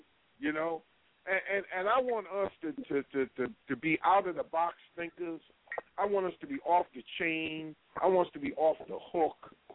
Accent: New York, United States; But you know, I grew up. I grew up in New York, brother.

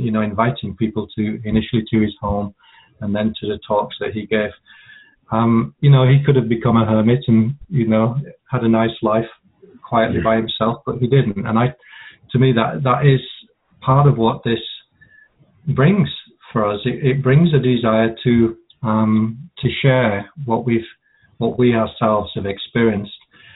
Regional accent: Yorkshire and the Humber, United Kingdom; I grew up in Yorkshire

